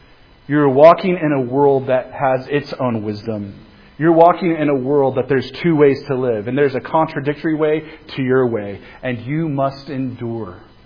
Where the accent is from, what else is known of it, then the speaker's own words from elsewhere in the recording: Kansas, United States; I grew up in Kansas, I need things to be simple.